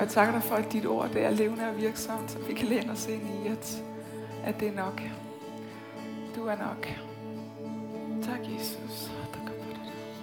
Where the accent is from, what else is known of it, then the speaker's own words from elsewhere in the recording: Copenhagen, Capital Region of Denmark, Denmark; Og nu er det også bare helt vildt dejligt at være tilbage i København. Vi er totalt københavner